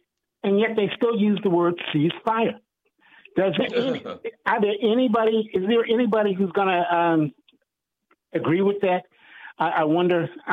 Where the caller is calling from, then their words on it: Upper Marlboro, Maryland, United States; I'm calling from Upper Marlboro.